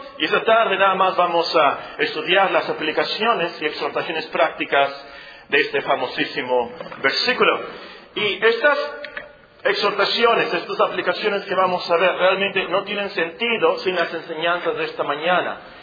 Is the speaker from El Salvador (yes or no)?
no; Sonora, Mexico; ya es muy limitado el entendimiento de quiénes somos los sonorenses